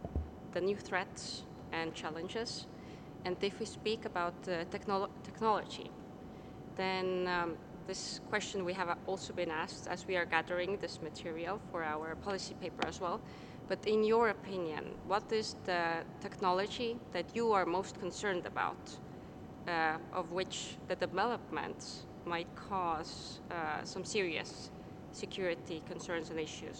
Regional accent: Estonia; English is a second language; I'm from Estonia.

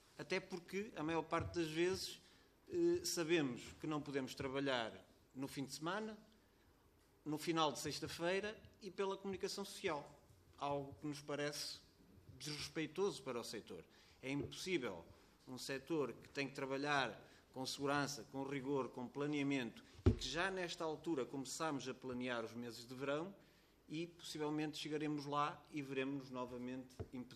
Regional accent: Portugal; Todos nós, para além de pirotécnicos, somos portugueses

